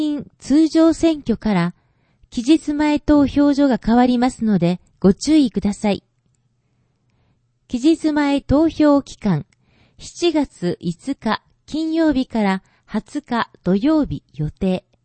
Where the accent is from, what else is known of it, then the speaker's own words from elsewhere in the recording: Nepal; Japanese is a second language; 今回は私の出身地、ネパールの世界遺産を紹介します。